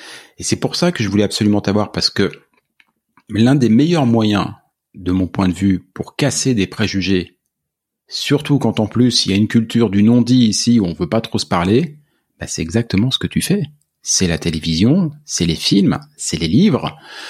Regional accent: France; now in Canada; moi je viens de France

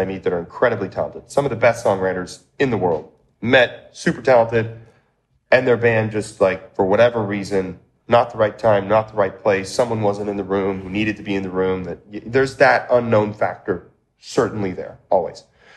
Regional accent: Las Vegas, Nevada, United States; I'm not even from the country. I'm from Las Vegas, but I like these indie bands that are folky.

